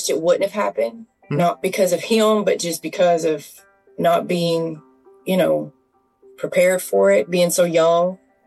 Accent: Dothan, Alabama, United States; I grew up in Alabama, around Dothan, Geneva, Hartford, Slocum. That was where I grew up.

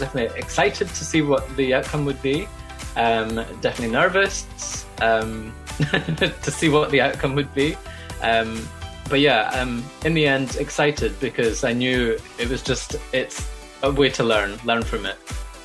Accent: Scotland, United Kingdom; I'm from Scotland.

